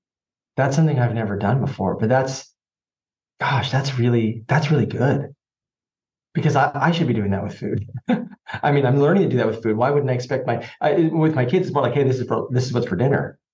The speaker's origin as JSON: {"language": "English", "country": "Canada", "accent": "Canadian", "said": "My Canadian accent is coming out."}